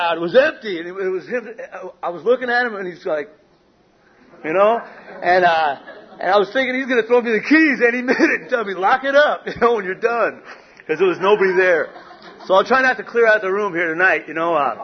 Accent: New York, United States; I grew up back in New York on the North Shore of Long Island, about 60 miles outside New York City, and it was a small town, you know.

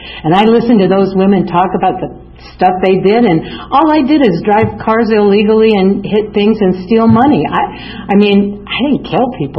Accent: Lansing, Michigan, United States; born there; I was born in Lansing, Michigan. You have to be born somewhere, right?

